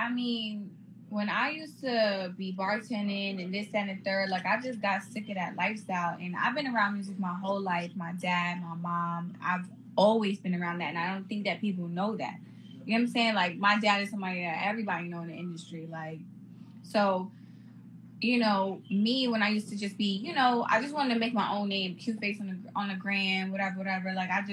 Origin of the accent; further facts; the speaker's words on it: Brooklyn, New York, United States; SMD, because first of all, I'm from New York.